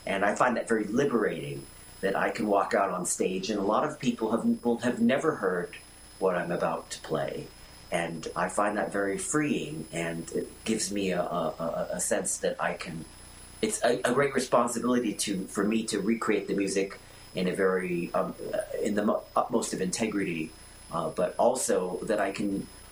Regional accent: United States; I was born here in the United States

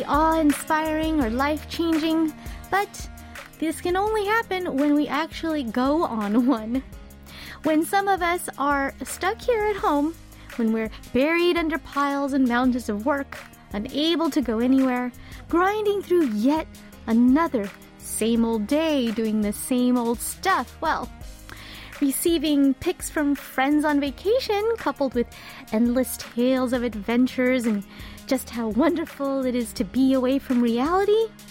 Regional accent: California, United States; I mean, definitely growing up in California, I was used to well over 100 degrees Fahrenheit at the peak of summer.

